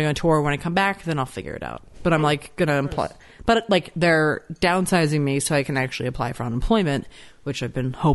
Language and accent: English; Baltimore, Maryland, United States; Yeah, I'm from between Baltimore and Annapolis originally. I grew up out there.